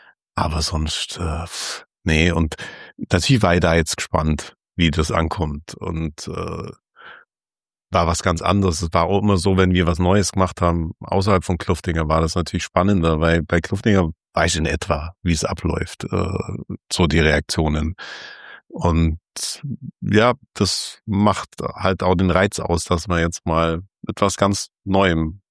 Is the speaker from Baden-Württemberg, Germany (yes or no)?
yes; Baden-Württemberg, Germany; Und ich bin Schwabe, ja.